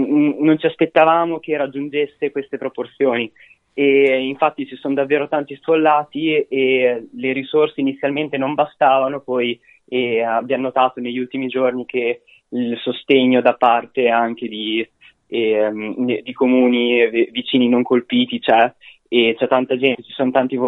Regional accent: Imola, Emilia-Romagna, Italy; io sono di Imola

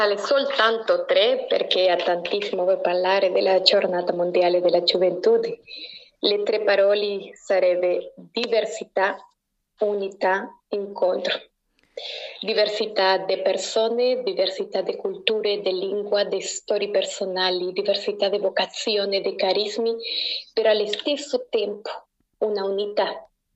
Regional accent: Argentina; Italian is a second language; moved away as an adult; also born or lived in Brazil; now in France; io sono nata in Argentina, io ho abitato in Argentina fino alle mie 24 anni, quando sono entrata nella famiglia del Carmelitano Messaggero in Brasile. Io ho abitato 3 anni e mezzo, 4 anni in Brasile. Oggi ho 31 anni

